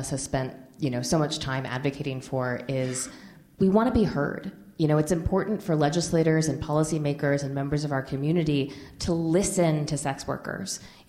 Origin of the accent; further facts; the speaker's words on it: New York, United States; You know, I'm from New York. A lot of these folks are from Seattle.